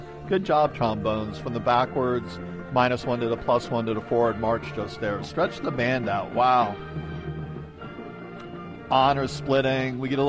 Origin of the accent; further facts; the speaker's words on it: The Woodlands, Texas, United States; I'm from the Woodlands, Texas.